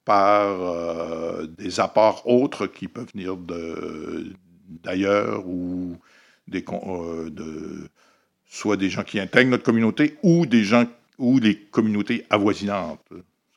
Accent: New Brunswick, Canada; Je suis acadien de la péninsule acadienne dans le nord du Nouveau-Brunswick.

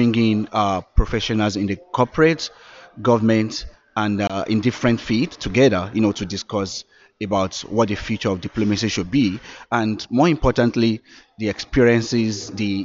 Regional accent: Nigeria; English is a second language; now in Japan; I am from Nigeria.

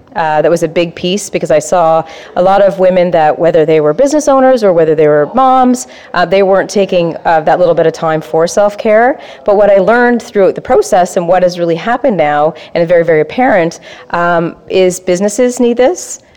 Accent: Nova Scotia, Canada; also born or lived in British Columbia / London, United Kingdom / Scotland / Newfoundland; I'm the founder of Duda Lovely. And for the longest time, I'm from Nova Scotia, but I've traveled around the world. So I've lived in BC, I've lived in London, UK, I've lived in Scotland, I was over in Newfoundland, and I've just recently moved back

